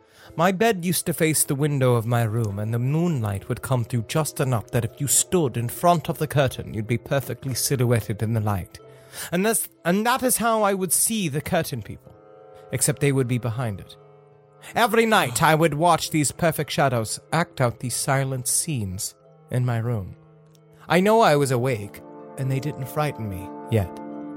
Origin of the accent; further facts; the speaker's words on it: Kennington, South East England, United Kingdom; I'm from England, and the house I grew up in was built after WW2 in an ancient parish of Kent called Kennington, or as it was named during the Saxon era, Signington.